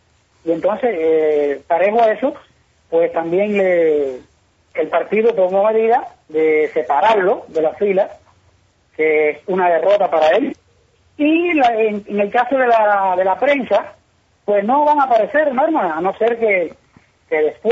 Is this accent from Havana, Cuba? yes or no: no; San Germán, Holguín, Cuba; Sí se conocen en mi pueblo, en San Germán. Sí, todo el mundo conoce de ese caso porque es un pueblo pequeño